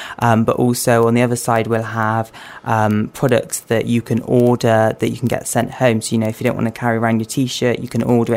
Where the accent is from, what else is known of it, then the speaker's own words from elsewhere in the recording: Bristol, South West England, United Kingdom; So I grew up in Bristol, I've always lived in Bristol. I went to school in Porter's Head, and then I went to college at SGS